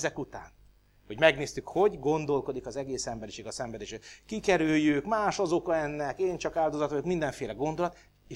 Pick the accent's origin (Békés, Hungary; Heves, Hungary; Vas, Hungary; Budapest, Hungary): Budapest, Hungary; now in Debrecen, Hungary; De tudom, hogy Budapesten hogy van, ahol én felnőttem, meg éltem sokáig, mielőtt Debrecenben nem költöztünk, és Debrecenben hogy van.